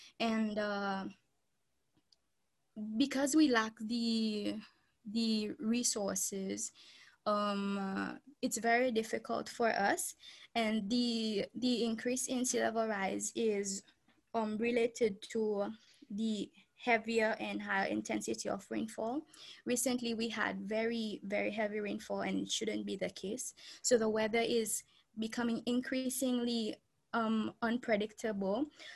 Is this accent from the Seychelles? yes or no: yes; Seychelles; I'm from the Seychelles and we're an archipelago of 115 islands. It is found on along the east coast of Africa and in the Indian Ocean.